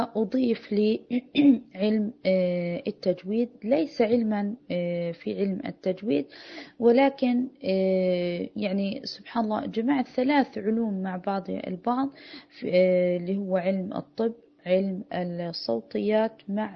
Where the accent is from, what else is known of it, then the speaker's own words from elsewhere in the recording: United Arab Emirates; now in Canada; طبعا أنا فلسطينية الأصل، ولدت وترعرعت في الإمارات، وحاليا الآن مقيمة في كندا منذ عام تقريبا